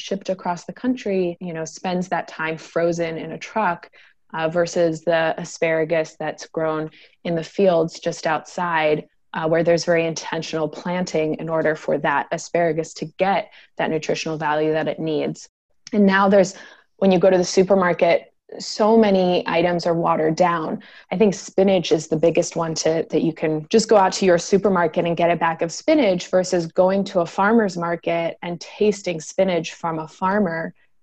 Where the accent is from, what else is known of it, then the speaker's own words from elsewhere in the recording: Zimbabwe; And it's also very nostalgic for me because I grew up in Zimbabwe and I remember having what seemed to me as a young kid as a large vegetable patch.